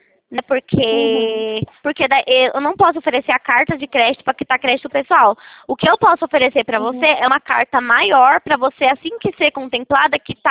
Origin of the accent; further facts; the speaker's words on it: Itatiba, São Paulo, Brazil; Não, eu sou de Itatiba, São Paulo.